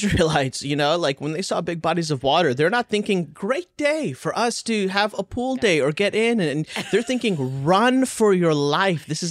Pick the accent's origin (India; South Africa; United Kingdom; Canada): India; now in United States; I'm Indian. I don't know if you knew that, Annie. I'm Indian, like from India. My parents immigrated here.